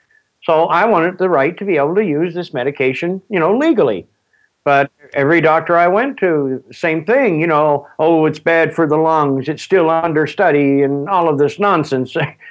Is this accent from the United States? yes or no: no; Springhill, Nova Scotia, Canada; born there; Yes, I was born just outside of Spring Hill, Nova Scotia. You know, it's right out on the east coast of Canada.